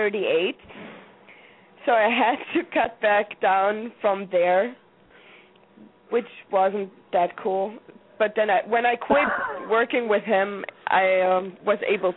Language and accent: English; Austria; English is a second language; I am from Austria, and I'm training for Team Quest, so it's okay.